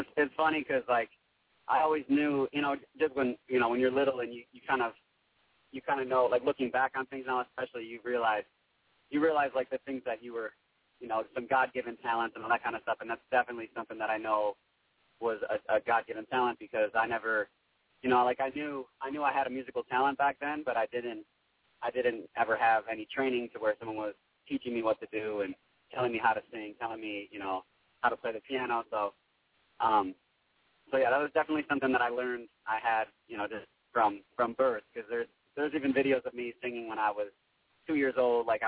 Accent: Chicago, Illinois, United States; first, you know, real exposure I'm getting to the Chicago scene now. So it's good to be, you know, in my hometown doing this.

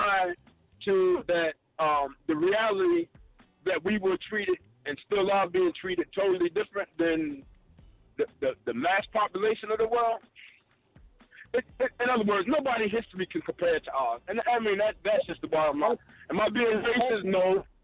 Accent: Greenport, New York, United States; we grew up in Greenport. You know, that small place is but a minute.

